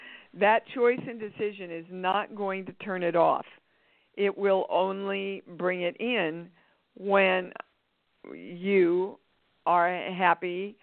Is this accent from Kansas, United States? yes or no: yes; Kansas, United States; See, we don't have them in California, but I grew up with them in Kansas.